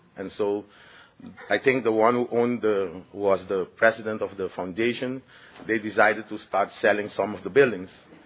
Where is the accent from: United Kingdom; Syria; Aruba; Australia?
Aruba; And I'm from Aruba.